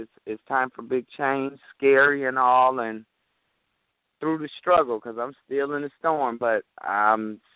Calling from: Detroit, Michigan, United States; From Detroit, Michigan.

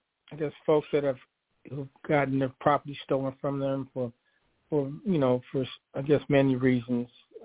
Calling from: West Hollywood, California, United States; I'm calling from West Hollywood, California.

